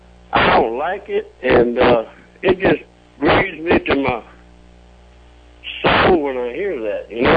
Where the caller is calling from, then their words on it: Louisiana, United States; I'm calling down in Louisiana.